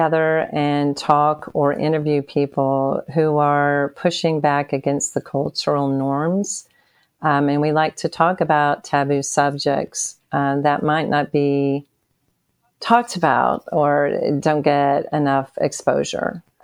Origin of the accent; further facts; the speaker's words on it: Bristol, United States; I was born and raised in Bristol, Virginia, Tennessee, to … my parents.